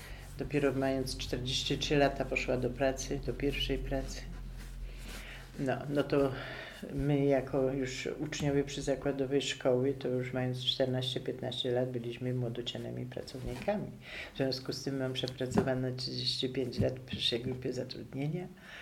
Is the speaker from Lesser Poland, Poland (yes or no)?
yes; Sułkowice, Lesser Poland, Poland; Dzieciństwo spędziłam w Sułkowicach.